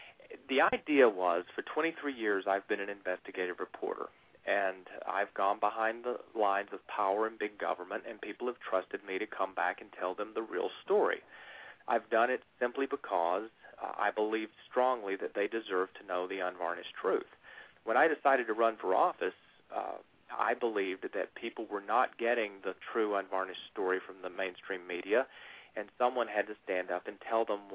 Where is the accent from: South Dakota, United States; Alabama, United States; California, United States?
Alabama, United States; Birmingham; also born or lived in Greenville, Kentucky / Kentucky; I was born in Greenville, Kentucky, the son of a coal miner and a homemaker. My mom eventually went into factory work to try to make ends meet. I grew up in Birmingham, Alabama, in the suburbs, and also grew up in Kentucky